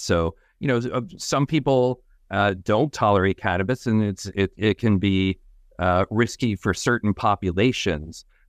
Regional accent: New Jersey, United States; my home state of New Jersey flipped several years ago.

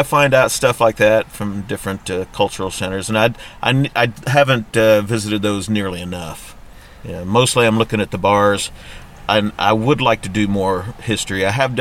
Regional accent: Indiana, United States; You know, growing up in Indiana, you know, you always hear about people that have gone out and seen the Rockies.

